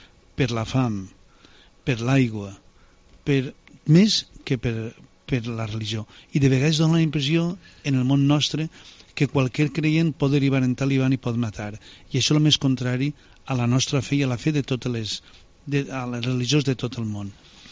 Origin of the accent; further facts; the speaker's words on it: Valencian Community, Spain; Jo, com deia al principi, crec que sóc valencià i estic vivint aquí pràcticament 2 anys.